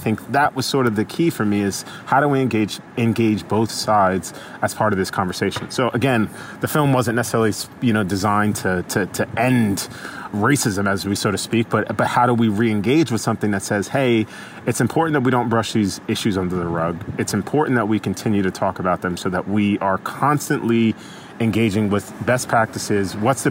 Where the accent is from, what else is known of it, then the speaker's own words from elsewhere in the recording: Staten Island, New York, United States; We grew up together in Staten Island, where Eric Garner got killed.